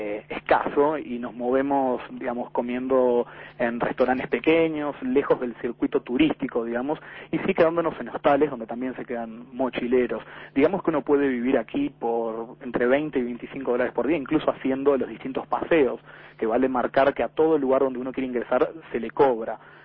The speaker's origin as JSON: {"language": "Spanish", "country": "Uruguay", "lives_now": "Xi'an, China", "said": "Y bueno, y más si somos uruguayos, ¿no?"}